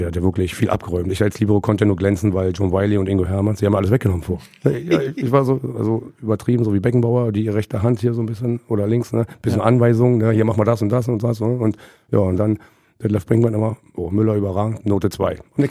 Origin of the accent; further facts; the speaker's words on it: Babelsberg, Brandenburg, Germany; Also da Babelsberg direkt, ja, das ist meine Heimat.